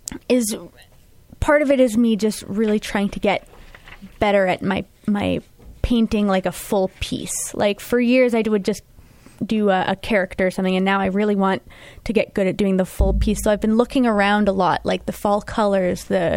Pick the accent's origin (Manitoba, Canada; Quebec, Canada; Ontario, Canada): Manitoba, Canada; Brandon; We're both from Brandon. We're roughly the same age.